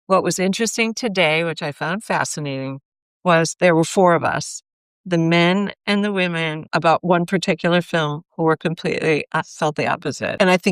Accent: Cleveland, Ohio, United States; I grew up in Cleveland, Ohio. I had a great museum and my mom used to take me there.

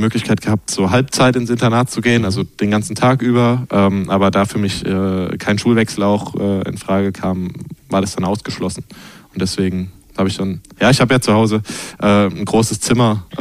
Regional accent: Mannheim, Baden-Württemberg, Germany; Ich komme aus Mannheim-Rheinau

